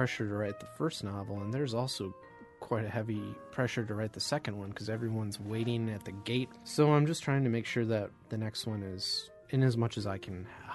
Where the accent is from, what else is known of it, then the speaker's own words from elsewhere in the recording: Eau Claire, Wisconsin, United States; I don't believe it was around when I was growing up in Eau Claire.